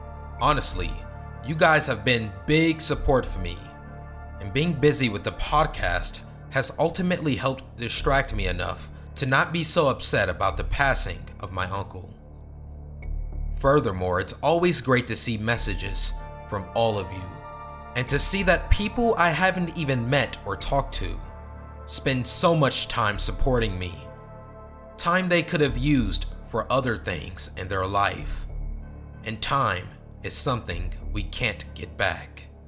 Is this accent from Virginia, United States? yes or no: no; Ohio, United States; I grew up in Ohio in the 70s, and me and my childhood friend Joe were outside all the time.